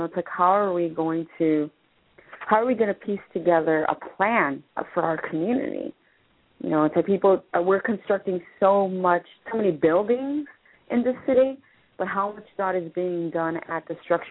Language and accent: English; Chicago, Illinois, United States; I'm from South Chicago, and there was a trend where the folks from Cabrini Green were moved